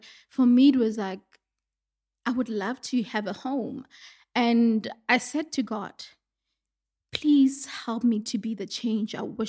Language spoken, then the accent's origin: English; Mafikeng, North West, South Africa; So that's where I'm from. I went to school there and my entire childhood, I was in Mafikeng. I went to a village school. So there was this time where I started calling myself a village girl.